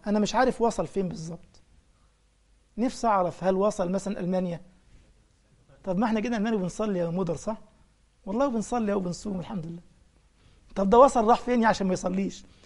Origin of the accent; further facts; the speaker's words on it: Egypt; عندنا في مصر